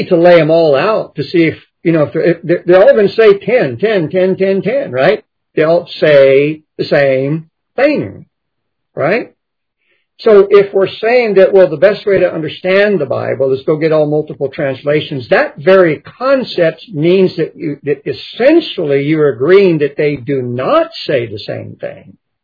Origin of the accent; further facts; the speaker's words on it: Texas, United States; I'm not all highfalutin and everything, and I'm from Texas, you know, my boots, and I got my cowboy hat every once in a while